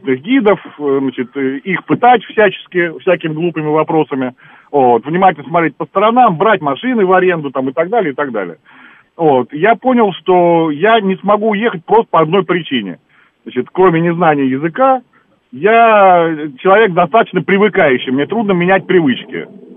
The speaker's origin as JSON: {"language": "Russian", "region": "Moscow", "country": "Russia", "tie": "born or raised there", "said": "родился и вырос в Москве, поэтому внутри страны переезжать мне в город побольше некуда."}